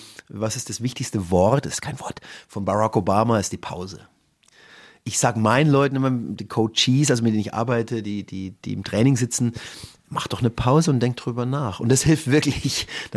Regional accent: Coburg, Bavaria, Germany; now in Barcelona, Spain; das ist wie bei uns in Coburg.

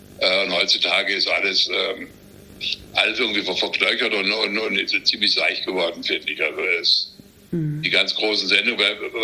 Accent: Baden-Württemberg, Germany; Und ich komme aus Südbaden

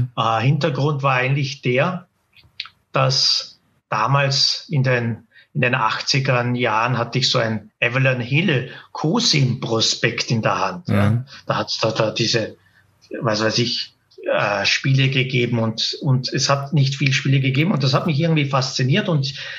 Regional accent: Schruns, Vorarlberg, Austria; von meinem Heimatort Schruns mitgenommen habe

